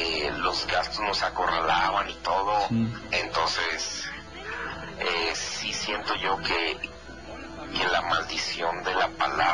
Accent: Tijuana, Baja California, Mexico; now in Magdalena, Mexico; De Magdalena, Jalisco. Pero soy originario de Tijuana.

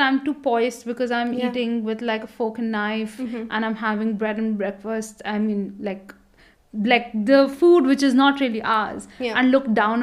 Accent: Delhi, India; I grew up in Calcutta. I mean, I grew up in Delhi, but, like, a lot of my culture comes from Calcutta.

